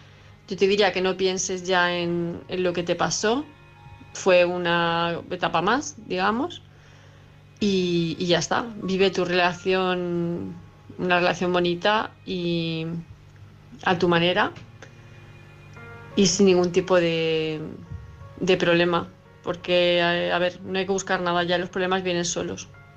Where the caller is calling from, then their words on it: Palma, Balearic Islands, Spain; de Palma de Mallorca